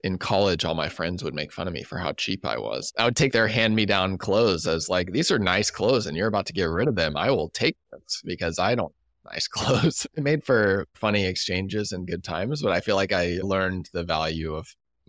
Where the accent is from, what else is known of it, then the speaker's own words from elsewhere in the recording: Kansas City, Missouri, United States; I grew up in Kansas City and very like Midwestern upbringing, I would say.